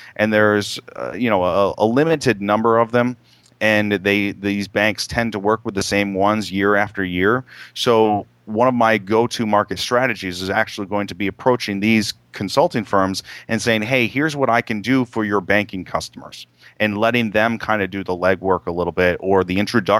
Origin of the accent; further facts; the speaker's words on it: Massachusetts, United States; any given town here in Massachusetts, and you will see at least one local bank, if not two. Here in my hometown, we have 3.